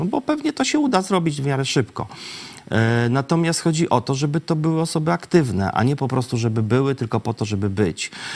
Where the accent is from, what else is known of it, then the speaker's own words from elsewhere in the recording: Lublin, Lublin Voivodeship, Poland; born there; W Lublinie konkretnie.